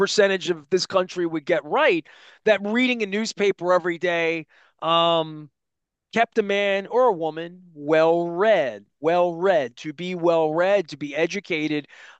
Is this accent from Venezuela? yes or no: yes; Venezuela; now in United States; I'm from Venezuela